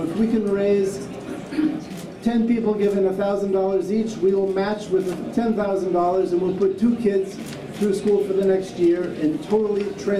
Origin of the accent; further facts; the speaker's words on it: New York, United States; I also know, and it's hard to get as a New Yorker